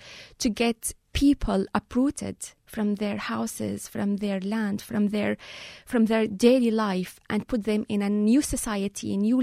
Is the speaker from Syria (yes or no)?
yes; Syria; now in Ireland; The war broke out when I was in Syria in 2011. So I witnessed around 4 months of the conflict in my hometown. And I was lucky, actually, because I arrived to Ireland by plane